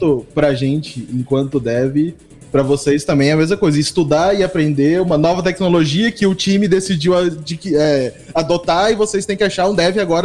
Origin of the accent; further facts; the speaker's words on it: Curitiba, Paraná, Brazil; E de Curitiba, eu sou